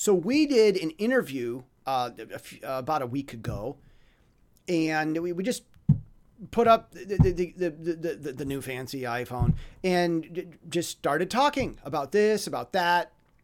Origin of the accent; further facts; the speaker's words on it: United States; now in Taiwan; I'm American. I have a Western perspective. I'm in Taiwan. I know Taiwan, love Taiwan, but I'm American.